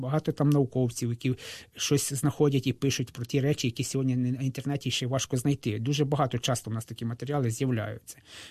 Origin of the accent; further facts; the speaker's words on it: Crimea, Ukraine; те, що ми є, кримчани тут